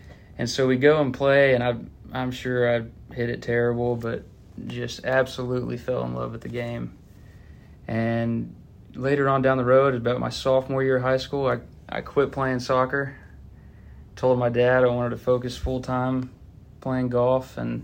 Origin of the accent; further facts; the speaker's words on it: Garland, Texas, United States; But I grew up in Garland, really didn't know much about golf.